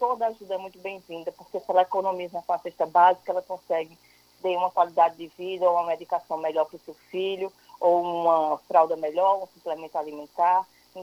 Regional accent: São Bento do Una, Pernambuco, Brazil; Eu sou do interior de Pernambuco, sou de São Bento

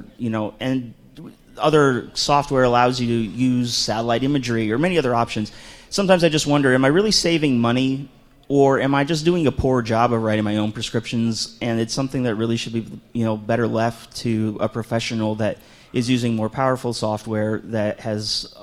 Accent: Iowa, United States; from Southwest Iowa.

